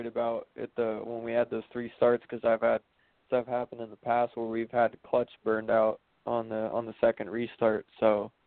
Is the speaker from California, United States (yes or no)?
yes; Santa Cruz, California, United States; My home track's Monterey Bay Carters. I'm from Santa Cruz, California.